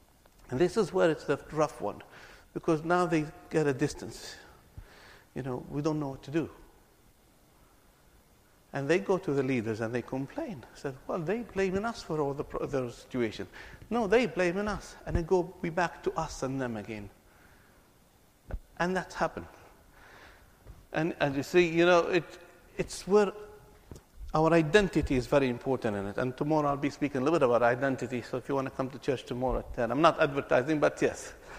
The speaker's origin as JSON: {"language": "English", "country": "Palestine", "said": "I'm a Christian. I'm a Palestinian. I'm an Arab."}